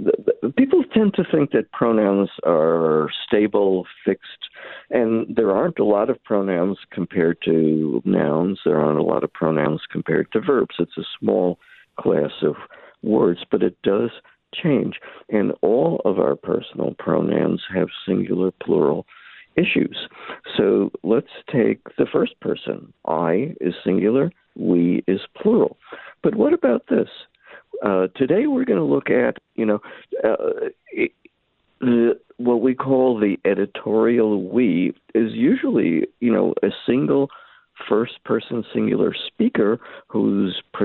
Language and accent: English; New York City, New York, United States; when I was growing up in New York City.